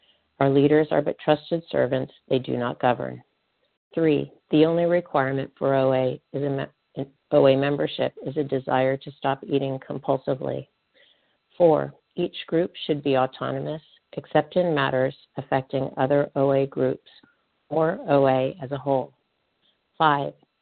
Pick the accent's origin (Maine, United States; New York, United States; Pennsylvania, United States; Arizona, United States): Pennsylvania, United States; from Pennsylvania, compulsive eater and anorexic.